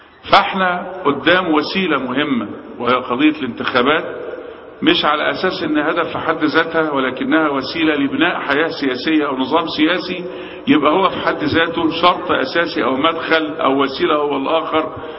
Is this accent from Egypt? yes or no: yes; Egypt; احنا بنسترد كمصريين